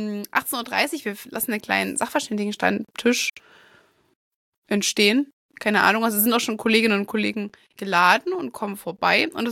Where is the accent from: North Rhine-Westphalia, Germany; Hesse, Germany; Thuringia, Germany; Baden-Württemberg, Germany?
Thuringia, Germany; weil ich sitze hier in Gera, schwierig, also in der Mitte befinde ich mich nicht, aber ich bin im Landkreis Saale-Holzland-Kreis aufgewachsen, das ist Umkreis Jena